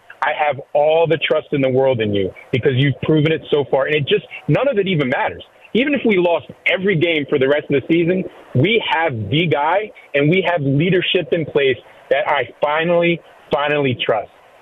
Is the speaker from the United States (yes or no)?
yes; Maryland, United States; Born and raised in Howard County. I'm 46 years old. I'm a lifer.